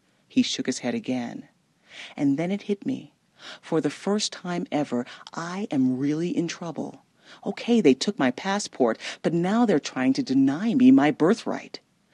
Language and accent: English; New Orleans, Louisiana, United States; Nobody with a heart can hate my hometown. They write songs about my hometown. My hometown is a song. So I smiled, puffed up a little bit, and said with pride, New Orleans.